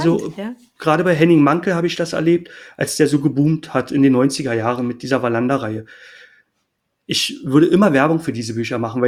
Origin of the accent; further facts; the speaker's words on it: Berlin, Germany; für mich als Berliner